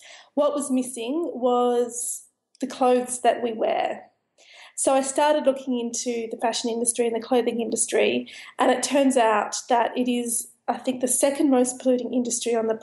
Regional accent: Sydney, New South Wales, Australia; I was actually a city kid. I grew up in Sydney.

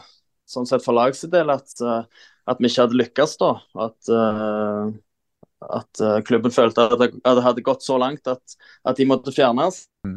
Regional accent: Jørpeland, Rogaland, Norway; Så jeg satt hjemme på Hjørpeland, var på ferie hjemme

